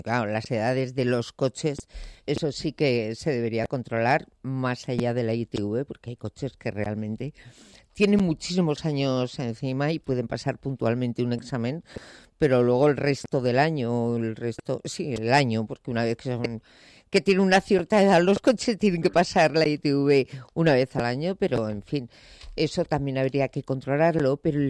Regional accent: Spain; ¿somos prudentes los españoles?

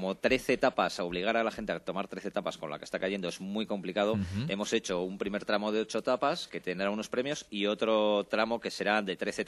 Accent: San Sebastian, Basque Country, Spain; Hemos traído a cocineros de San Sebastián, de donde yo soy oriundo.

